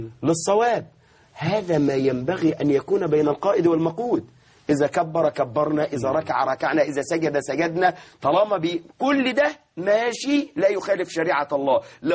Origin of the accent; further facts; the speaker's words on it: Egypt; أنا هنا ابن مصر